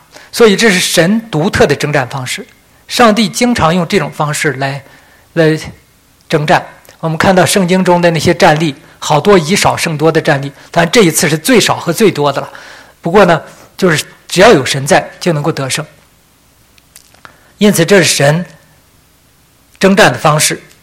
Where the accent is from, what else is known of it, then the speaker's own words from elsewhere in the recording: China; 这都是我们中国人善用的